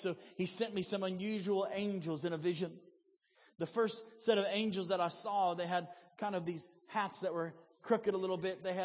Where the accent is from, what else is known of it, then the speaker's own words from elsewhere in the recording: Chicago, Illinois, United States; also born or lived in Wisconsin; My accent is confused. I was raised in Chicago, lived in Wisconsin.